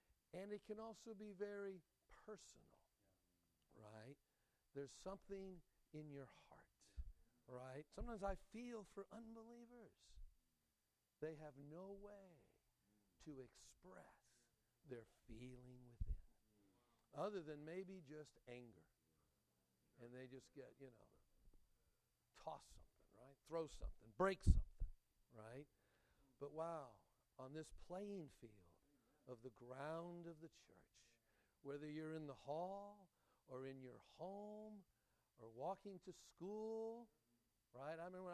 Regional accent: Denton, Texas, United States; I'm from Denton, Texas.

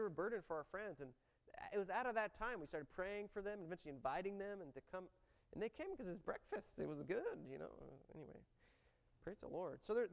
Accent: Irving, Texas, United States; I grew up in Irving, and I went to MacArthur High School.

